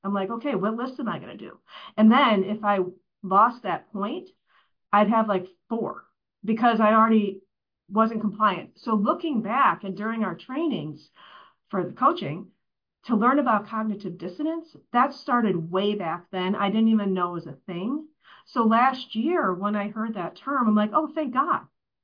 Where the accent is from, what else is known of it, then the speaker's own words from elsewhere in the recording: Chicago, Illinois, United States; now in Boston, United States; I grew up in the Chicagoland area, and what brought me out east, we live in the Boston area